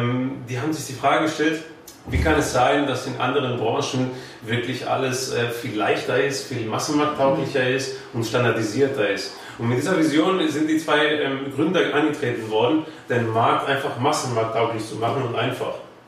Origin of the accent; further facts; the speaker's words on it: Greece; now in Raeren, Belgium; Ich komme aus Raren, also dem benachbarten Belgien, ich lebe seit 21 Jahren dort, früher meine Kindheit verbracht in Griechenland